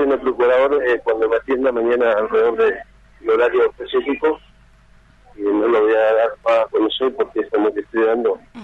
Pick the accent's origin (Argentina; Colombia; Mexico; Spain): Argentina; somos argentinos y tenemos derecho a circular por cualquier parte de la República Argentina